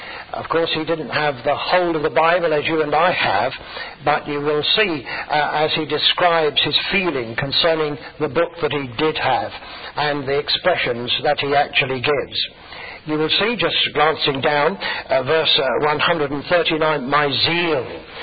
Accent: England, United Kingdom; I don't come from Ulster, but I come from England.

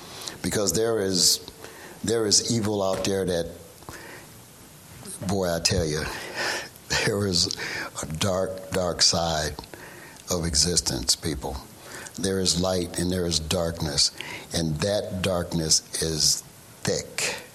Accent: Florida, United States; Well, you know, I'm from South Florida, and I know kind of what goes on in Key West at some times.

